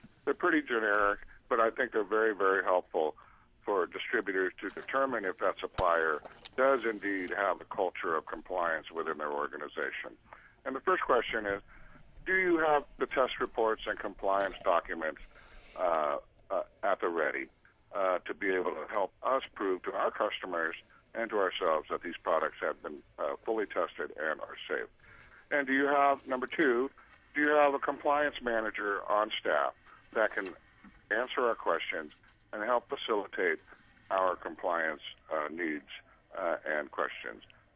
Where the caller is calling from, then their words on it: Las Vegas, Nevada, United States; Good morning, folks. I'm calling in from Las Vegas